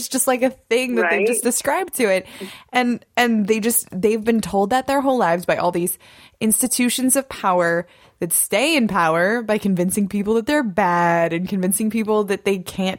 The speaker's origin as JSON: {"language": "English", "region": "Midwest", "country": "United States", "said": "just because, like, I'm from the Midwest."}